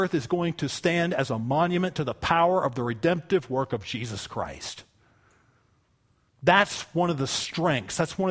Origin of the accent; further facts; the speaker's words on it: United States; But I am never going to apologize for being an American.